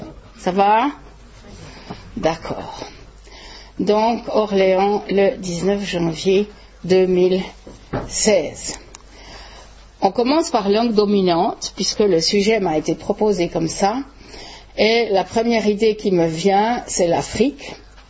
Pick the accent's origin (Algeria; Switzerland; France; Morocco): Switzerland; accent: Swiss; first language French; c'est ma langue maternelle. Vous pouvez certainement l'entendre, bien que j'aie un accent suisse, évidemment.